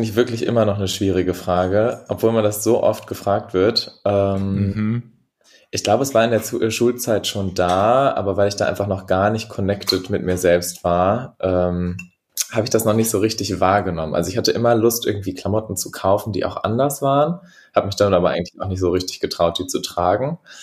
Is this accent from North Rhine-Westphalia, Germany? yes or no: yes; Ratingen, North Rhine-Westphalia, Germany; also born or lived in Berlin; Ich komme gebürtig aus Berlin und dann ist meine ganze Family nach Ratingen bei Düsseldorf gezogen.